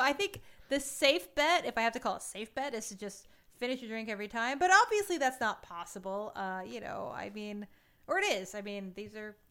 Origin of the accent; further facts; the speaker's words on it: United States; I think I'm just saying this as an American.